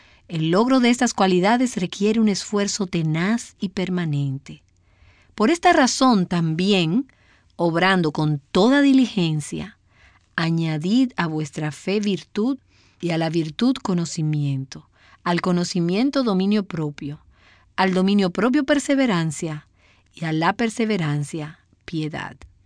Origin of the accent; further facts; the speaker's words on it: Philadelphia, Pennsylvania, United States; born or raised there